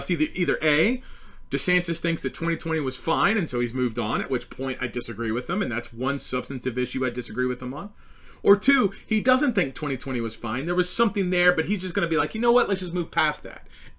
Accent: United States; I'm an American, I say, okay, rule of law.

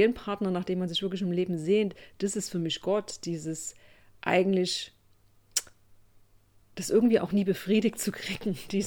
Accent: Germany; ich bin in der DDR groß geworden. Das heißt, bei uns war Glaube und Spiritualität, das gab es bei uns nicht.

